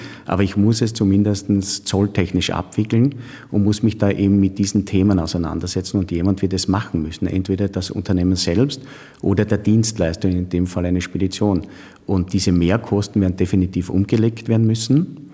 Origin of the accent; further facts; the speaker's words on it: Styria, Austria; es gilt auch, dass wir als Österreicher, als Steirer nicht vom Brexit profitieren